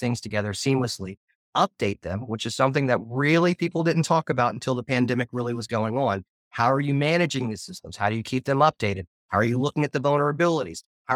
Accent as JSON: {"language": "English", "region": "Arkansas", "country": "United States", "said": "So I come from Arkansas, and while it was a good practice there to take old clothing and make it into quilts for the winter"}